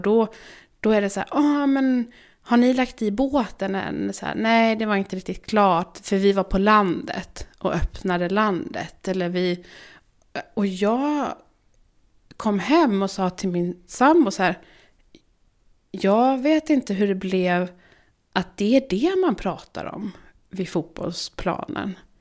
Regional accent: Småland, Sweden; now in Stockholm, Sweden; När jag kommer hem till min småländska hemstad. Då kan jag inte prata som jag gör nu. För då kanske någon får för sig att jag tror att jag har blivit något. Eller att jag är någon. För att jag bor i Stockholm.

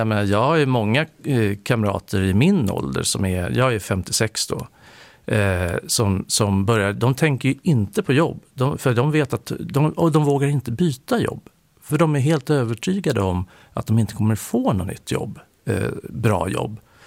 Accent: Nyköping, Södermanland, Sweden; Jag är från Nyköping, så jag har dammat av några gamla Nyköpingsuttryck till och med.

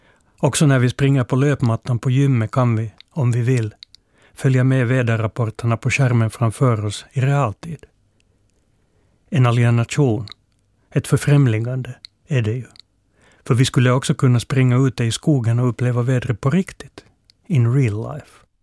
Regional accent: Finland; accent: Finland-Swedish; och finlandssvensk, som ni kanske hör på min accent.

